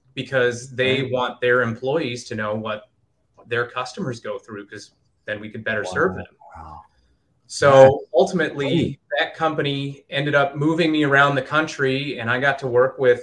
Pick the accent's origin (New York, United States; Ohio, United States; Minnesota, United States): Minnesota, United States; Minneapolis; I grew up in Minneapolis and my beginnings in the industry was in Minnesota.